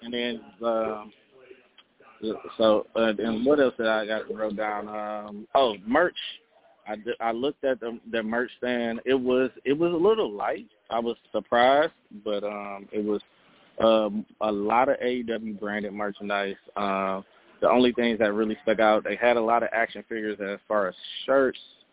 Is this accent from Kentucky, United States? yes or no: no; Detroit, Michigan, United States; I'm from Detroit, but I traveled down here